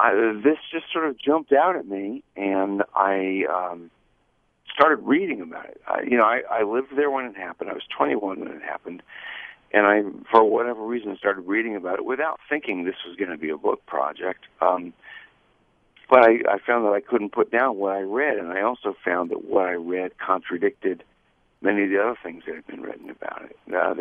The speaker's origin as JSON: {"language": "English", "region": "Florida", "country": "United States", "tie": "born or raised there", "said": "My goodness, I was born in 1958. I'm an old guy, so my parents had moved down from Chicago. I was born in Florida, and crossing the Skyway was something you just got used to."}